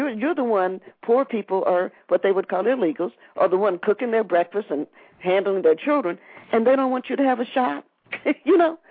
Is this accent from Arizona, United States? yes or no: no; Cincinnati, Ohio, United States; we are from Cincinnati, and as we were taking Mommy's body back to be buried in Cincinnati